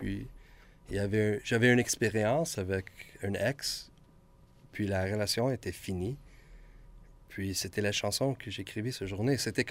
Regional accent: Quebec, Canada; accent: Québécois; moved away; Avec mon accent québécois. Est-ce que c'est un accent québécois?

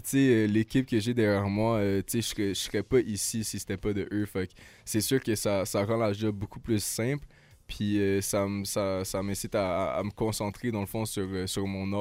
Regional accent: Laval, Quebec, Canada; Ben, dans le fond, j'ai grandi à Laval.

